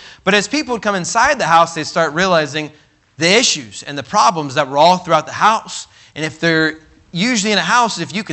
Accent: California, United States; All right, I know I'm from California, but let's come on now.

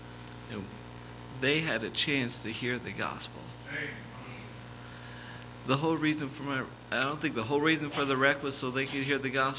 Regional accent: Indiana, United States; Growing up in Indiana, I didn't even think that there's a church 30 minutes down the road.

